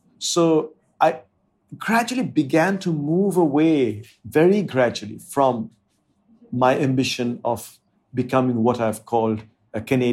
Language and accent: English; India; It comes from being an Indian who, I think, being an Indian means being exposed to, and it means to internalize an amazing range of cultural references and cultural traditions